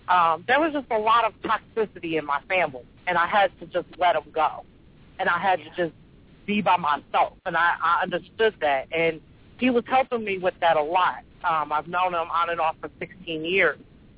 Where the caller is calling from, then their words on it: Detroit, Michigan, United States; I'm calling from Detroit, Michigan.